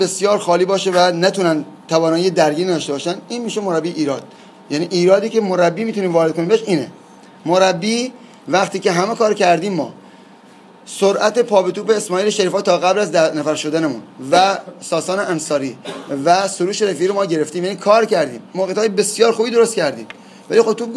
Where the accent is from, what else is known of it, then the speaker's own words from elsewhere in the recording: Khuzestan, Iran; به عنوان یک خوزستانی من قبل از فصل 4-5 تا پیشنهاد بسیار عالی داشتم